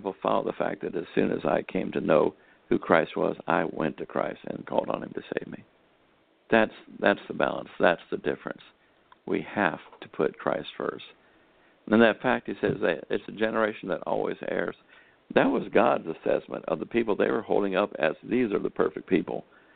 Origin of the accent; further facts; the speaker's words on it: United States; but I'm an American.